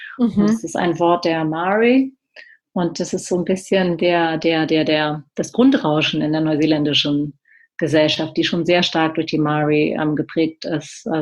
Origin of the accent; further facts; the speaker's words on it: Berlin, Germany; ich bin ja aus Berlin